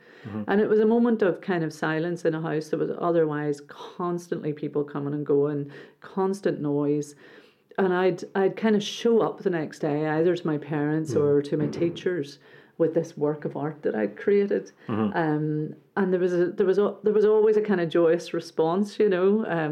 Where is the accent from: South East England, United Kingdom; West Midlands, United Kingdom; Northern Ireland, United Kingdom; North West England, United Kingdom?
Northern Ireland, United Kingdom; growing up in Northern Ireland I was born in 1968.